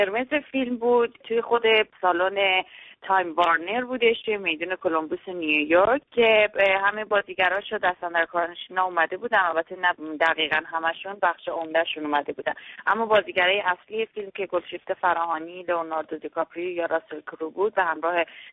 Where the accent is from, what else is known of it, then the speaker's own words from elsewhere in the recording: Iran; در وهله اول به عنوان یک ایرانی و در وهله دوم به عنوان یک زن ایرانی